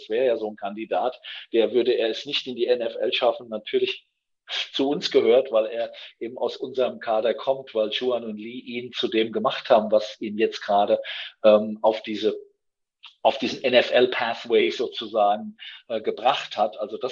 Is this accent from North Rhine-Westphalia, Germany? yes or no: no; Frankfurt, Hesse, Germany; Und ich bin ja aus Frankfurt.